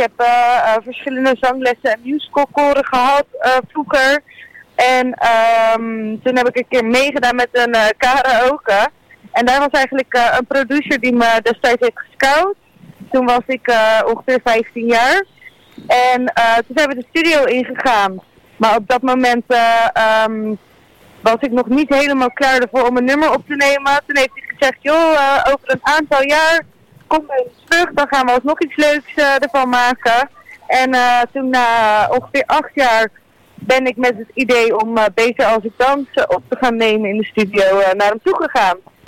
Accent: Vlaardingen, South Holland, Netherlands; ik ben 26 jaar. Zoals ik net al zei, ik kom uit Vlaardingen.

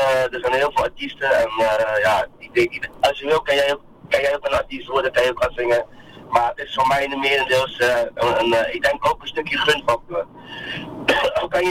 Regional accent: Dordrecht, South Holland, Netherlands; Ik kom uit Dordrecht. Ja, dat is heel erg een beetje onder Rotterdam, ligt dat. Dus ik ben meer van het zuiden.

